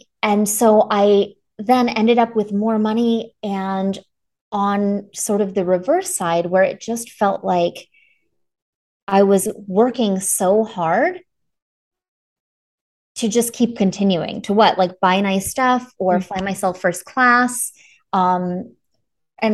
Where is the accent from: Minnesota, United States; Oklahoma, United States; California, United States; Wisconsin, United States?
Wisconsin, United States; also born or lived in East Coast; now in Kansas City, United States; I'm in Kansas City. So I'm in the Midwest. I actually grew up in northern Wisconsin, but wow. I've been here since 2005.